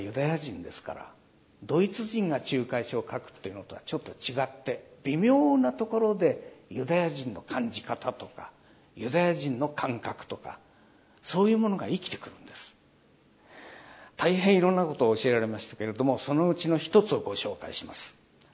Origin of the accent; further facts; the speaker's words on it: Aomori, Japan; で、私は津軽の人間ですが、津軽弁では半角性とか薄けねえとかそういう言葉があって